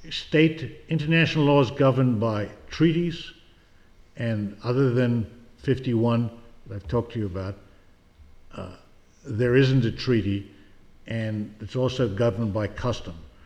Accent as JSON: {"language": "English", "country": "South Africa", "said": "Now, I am originally from South Africa"}